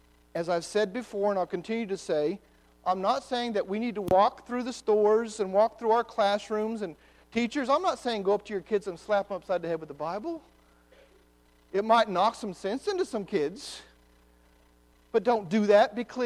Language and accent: English; United States; I thank God I'm an American.